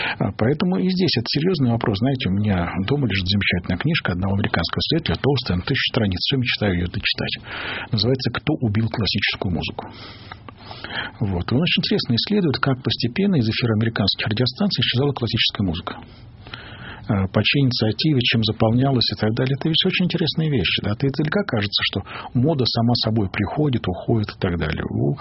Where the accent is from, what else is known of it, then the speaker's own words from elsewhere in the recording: Moscow, Russia; я еще и москвич